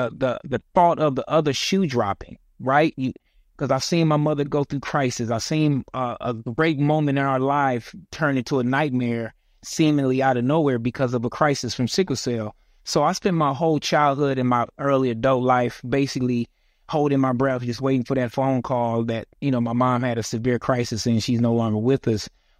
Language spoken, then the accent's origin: English; Detroit, Michigan, United States; I'm thankful that we grew up in Detroit, Michigan, up north, where the medical industry was on top of it versus the South.